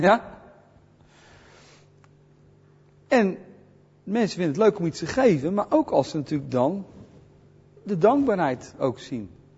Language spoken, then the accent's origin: Dutch; Netherlands; als Nederlander vind ik het toch wel leuk om een keer naar het Rijksmuseum te gaan